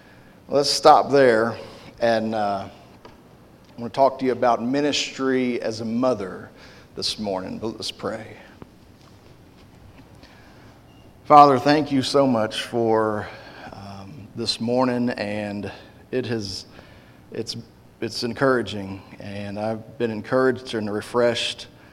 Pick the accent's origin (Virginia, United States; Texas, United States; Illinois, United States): Texas, United States; Corpus Christi; born there; And I was born in Corpus Christi, Texas, but I feel more at home in Beeville, Texas than anywhere else.